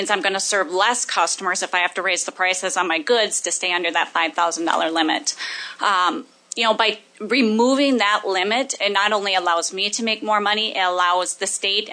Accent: Watertown, South Dakota, United States; from Watertown, and I own and operate a home bakery called Dre's Desserts

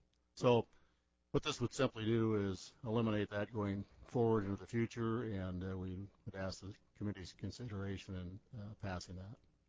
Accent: Sioux City, Iowa, United States; I'm from Sioux City, Iowa

